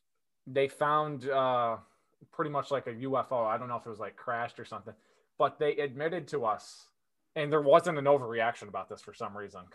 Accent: New York, United States; I'm from New York. Yeah. I'm from upstate New York. I'm not from, like, the city or anything.

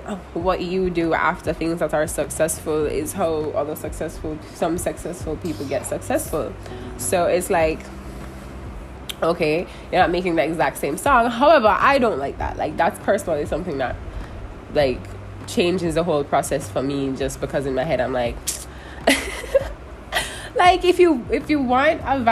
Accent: Jamaica; I am a Jamaican, so in my conversation I'm going to naturally put things that are how I talk or how I think.

